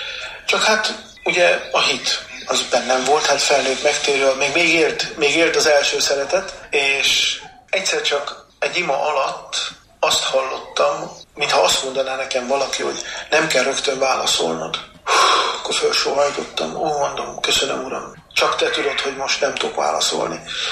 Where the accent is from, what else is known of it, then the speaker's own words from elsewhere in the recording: Szihalom, Heves, Hungary; Heves megyében, Szárhelyből származom, Szihalom kisközségből